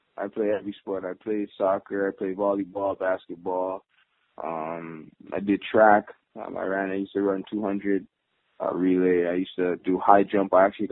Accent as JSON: {"language": "English", "town": "Toronto", "region": "Ontario", "country": "Canada", "lives_now": "Brampton, Canada", "said": "I'm from Toronto, but I've been living in Brampton, I've been in Saga, and then been in Brampton for a while. So, say being a Brampton native"}